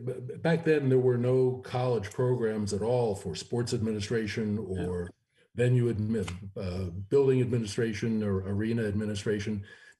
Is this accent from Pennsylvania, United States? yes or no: yes; West Chester, Pennsylvania, United States; I grew up in Westchester, about 25 miles west of Philly. Went to Westchester High School, college in Lancaster at Franklin and Marshall, and majored in accounting because my parents said I could add.